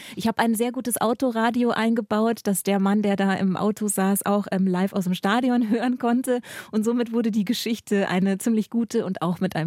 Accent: Bavaria, Germany; Ja, also groß geworden bin ich auf der Mäusleinsmühle. Das ist in Mittelfranken. Ich sage immer, genau in der Mitte zwischen Nürnberg und Augsburg, da liegt der Brombachsee.

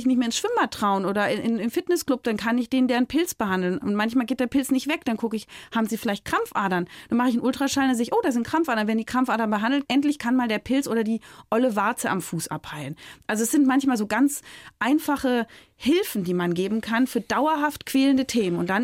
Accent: Berlin, Germany; Ich komme ja aus Berlin, ne?

